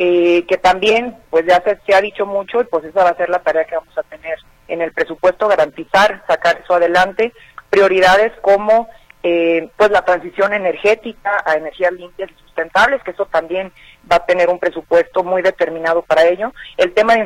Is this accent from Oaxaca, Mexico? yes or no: no; Jalisco, Mexico; soy la segunda jalisciense en la historia en presidir esta comisión